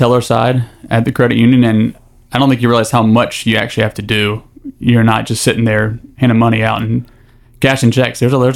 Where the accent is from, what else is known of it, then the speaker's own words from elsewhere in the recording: Raleigh, North Carolina, United States; Yeah, I'm born in Ralei